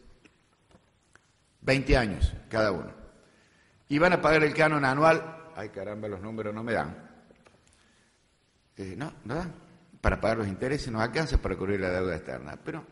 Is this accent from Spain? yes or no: no; Argentina; perdónenme que les hable algo de mi tierra, pero quiero decirles por qué no tenemos la enfiteusis nosotros